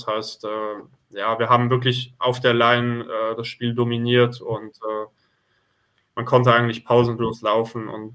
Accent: Switzerland; Deutsche, deshalb habe ich die Nationalität, aber geboren bin ich in der Schweiz und auch dort hauptsächlich aufgewachsen.

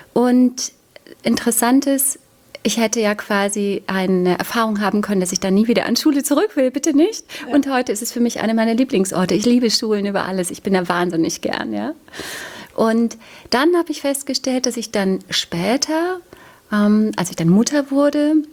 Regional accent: East Germany, Germany; Ich bin in der DDR aufgewachsen

